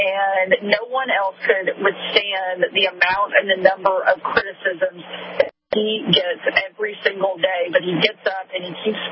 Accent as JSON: {"language": "English", "region": "Arkansas", "country": "United States", "tie": "born or raised there", "said": "growing up in Arkansas"}